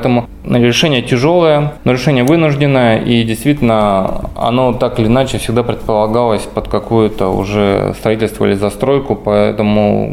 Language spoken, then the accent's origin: Russian; Saint Petersburg, Russia; Я вырос на Охте, да, то есть ходил в одну школу на Охте, да, то есть это мой район.